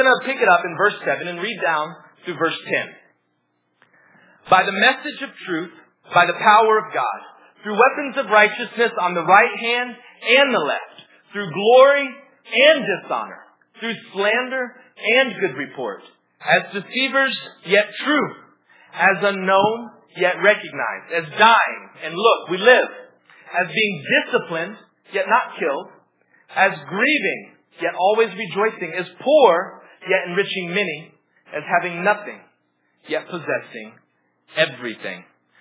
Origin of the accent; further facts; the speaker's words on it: United States; And being that I'm American and educated, they automatically elevated me to this status of big man.